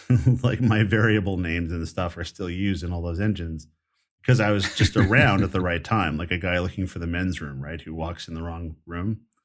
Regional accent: New Mexico, United States; is that I grew up in New Mexico. I thought I was going to be a musician.

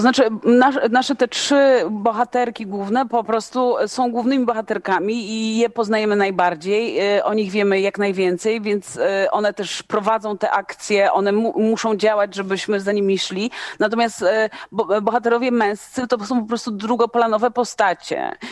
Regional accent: Płock, Masovian Voivodeship, Poland; jestem z Płocka, Piotr jest z Łomży, to też znamy tę drogę z takiego mniejszego miasta. No Płock jest całkiem takim ogarniętym miastem.

